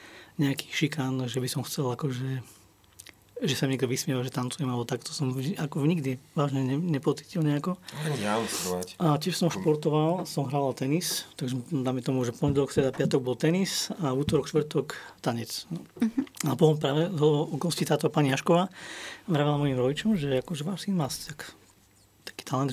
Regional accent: Snina, Prešov Region, Slovakia; ja pochádzam zo Sniny, ja som sa narodil na východnom Slovensku, Snina

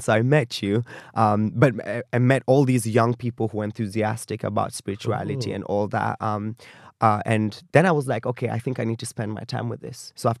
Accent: Kenya; as a Kenyan millennial

